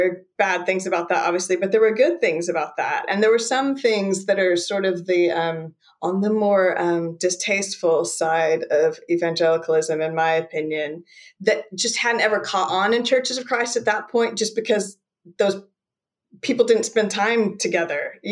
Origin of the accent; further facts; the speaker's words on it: United States; now in United Kingdom; I'm in Cambridge in England. I've been here for over 18 years now, but I'm obviously not British. Well, I am British now. I'm a British citizen, but not originally. And so I grew up in the States in Churches of Christ.